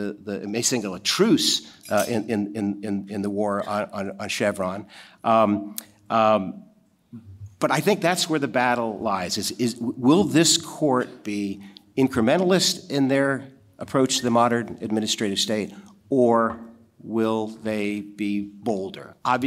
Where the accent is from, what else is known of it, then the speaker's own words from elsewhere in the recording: Washington, District of Columbia, United States; I grew up in Washington, the Washington, D.C. area, with the son, went to public schools